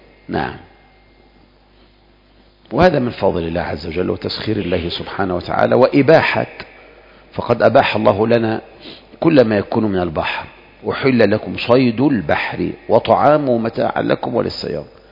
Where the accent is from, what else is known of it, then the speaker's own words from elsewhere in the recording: Egypt; ما نعلم لا في بلدنا مصر ولا في بلاد أخرى تسمع عن هذا